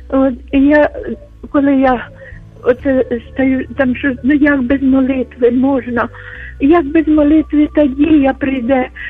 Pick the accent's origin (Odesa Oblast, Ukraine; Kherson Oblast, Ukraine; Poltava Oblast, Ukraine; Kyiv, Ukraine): Kyiv, Ukraine; Я з Києва.